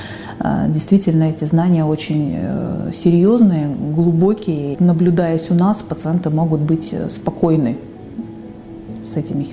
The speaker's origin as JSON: {"language": "Russian", "region": "Saint Petersburg", "country": "Russia", "tie": "born or raised there", "said": "Я родилась и выросла в Санкт-Петербурге."}